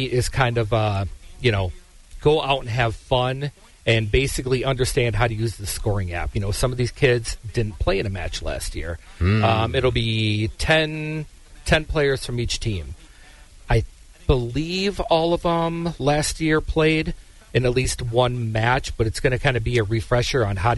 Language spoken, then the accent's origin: English; Michigan, United States; I grew up in Michigan. Golf was a fall sport, so we got to practice all summer.